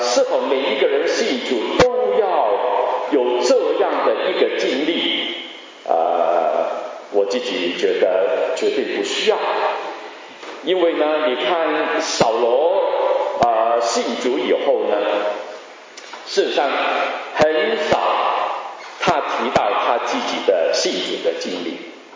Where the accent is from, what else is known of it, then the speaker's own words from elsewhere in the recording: China; 但是最好就是我们中国人，就是因为我们中国人最明白中国人是想我们的文化每一方面。